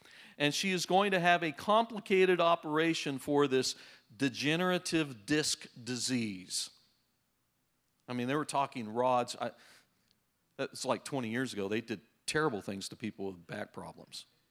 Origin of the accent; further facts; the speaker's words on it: Idaho, United States; I'm from Idaho. We didn't have good pizza there either.